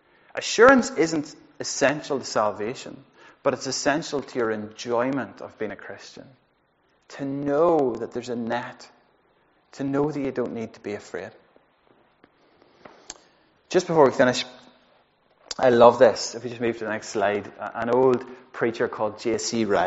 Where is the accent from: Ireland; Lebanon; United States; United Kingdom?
Ireland; I'm Irish, so I can say that.